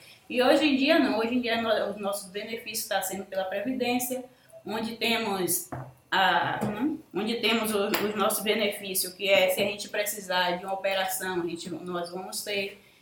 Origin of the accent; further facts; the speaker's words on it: São Félix, Bahia, Brazil; born there; Eu sou nascida aqui em São Félix, sou membro de uma família que já vem com essa descendência de pescadores.